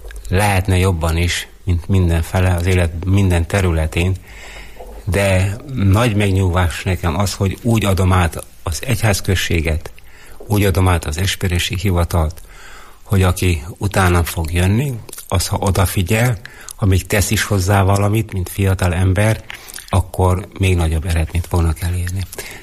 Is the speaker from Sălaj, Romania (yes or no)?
yes; Gârceiu, Sălaj, Romania; Én szilárdsági gyerek vagyok, ott születtem Szilágy Görcsönybe. Apai, anyai ágon gazdálkodtak, paraszt emberek voltak, nagyon szorgalmas paraszt emberek voltak